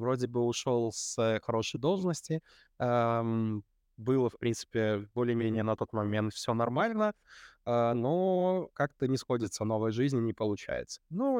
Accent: Belarus; мне 35 лет, я 10 лет прослужил в армии, я там из Беларуси

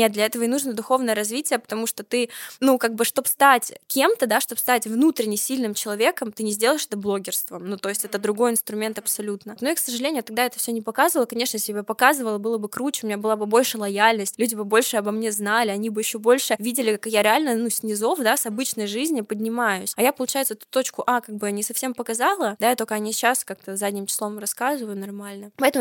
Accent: Moscow, Russia; я родилась в Москве, да-да-да, и поэтому никогда не жила в маленьком городе, я жила обычной жизнью в Москве, но не в маленьком городе

